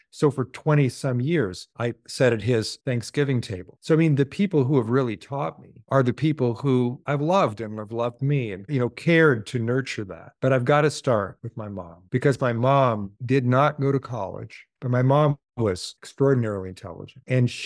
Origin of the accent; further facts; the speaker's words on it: Portland, Oregon, United States; so I grew up in Portland, Oregon, where it's mostly cloudy all the time.